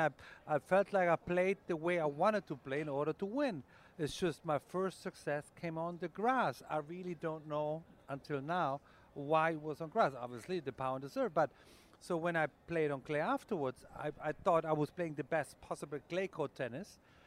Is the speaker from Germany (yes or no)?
yes; Germany; I was born and raised on clay in Germany, and because of the winter, we played on carpet indoors.